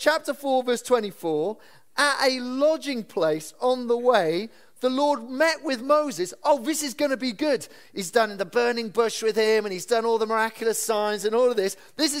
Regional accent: Wales, United Kingdom; As a Welshman, we're constantly looking for the next redeemer.

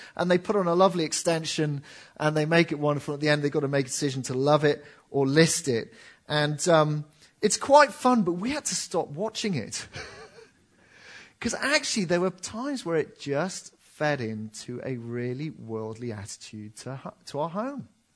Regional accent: Cardiff, Wales, United Kingdom; the church I was brought up in Cardiff

